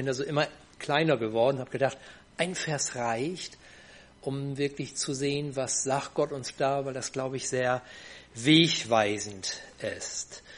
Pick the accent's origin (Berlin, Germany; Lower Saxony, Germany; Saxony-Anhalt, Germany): Lower Saxony, Germany; Bohmte; Wir sind aus Bohmtel, haben dort mit anderen Freunden zusammen Gemeinde gründen dürfen